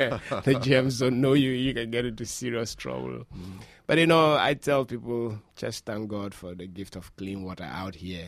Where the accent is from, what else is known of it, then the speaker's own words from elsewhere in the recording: north, Ghana; I come from just one of those small little villages in Ghana, in the way up north and the middle of nowhere. Now, growing up in a little village, I grew up in a village where I've never seen electricity while growing up as a child in that village.